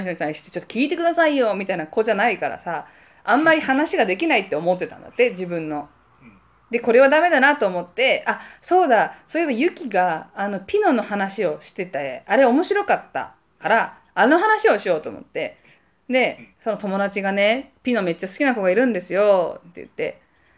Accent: Hiroshima, Japan; moved away as an adult; also born or lived in Osaka; 私、実家に、広島出身だけど、大阪から、大学から大阪に出たから

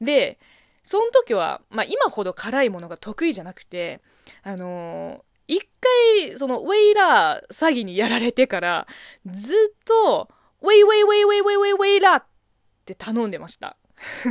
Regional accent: China; この番組は中国生まれ中国育ちの私、

